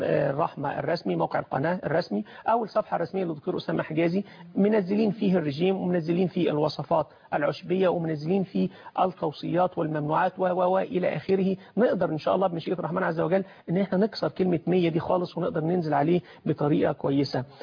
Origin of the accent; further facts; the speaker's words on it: Egypt; ولكن للاسف طبعا يعني مش موجود عندنا في مصر